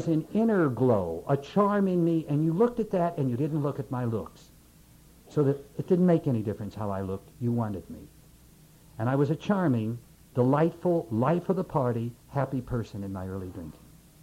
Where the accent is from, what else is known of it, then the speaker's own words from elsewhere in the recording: Pennsylvania, United States; The times I drank in the bar at the Penn State campus in my hometown where I went my first 2 years